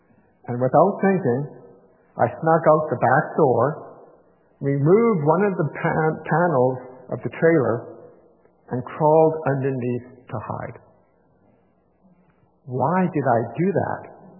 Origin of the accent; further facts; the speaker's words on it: Victoria, British Columbia, Canada; So I was born and raised in Victoria, British Columbia. My older sister Darla and I, we grew up as trailer park kids. Until I was 7 years old, we lived in a trailer park